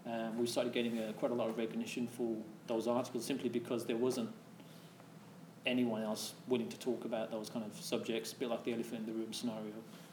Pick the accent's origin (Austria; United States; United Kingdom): United Kingdom; what it was like for myself growing up being British Asian